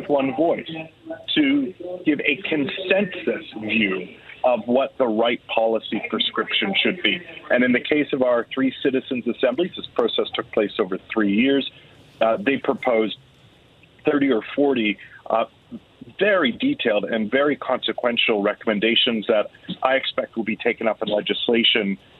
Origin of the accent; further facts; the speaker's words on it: Canada; accent: Canadian; you keep pointing out my Canadian accent.